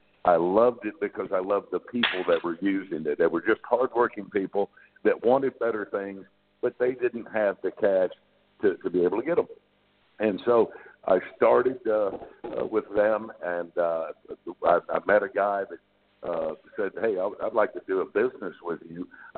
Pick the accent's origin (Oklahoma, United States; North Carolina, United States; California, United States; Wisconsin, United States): Oklahoma, United States; moved away; also born or lived in Florida; So I was born and raised in Oklahoma.